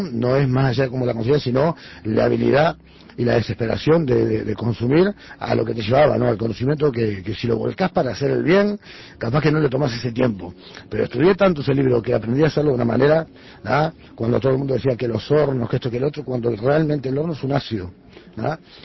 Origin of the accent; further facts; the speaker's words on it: Montevideo, Uruguay; Yo soy del Cementerio del Norte, del Cerrito de la Victoria, ¿no?